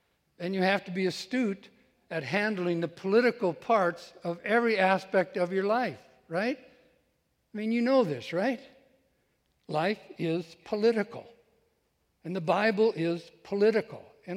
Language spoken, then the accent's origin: English; Iowa, United States; Now, I'm from Iowa, married to a farm girl, so I know what runs downhill.